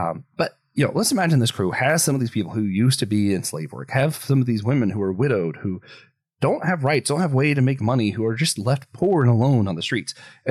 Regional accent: United States; Freedom is something incredibly important to me, both as an American, as a Christian

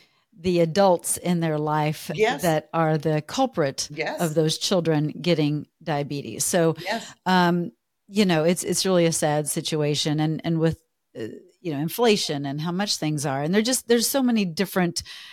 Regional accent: Texas, United States; I mean, I grew up in Texas.

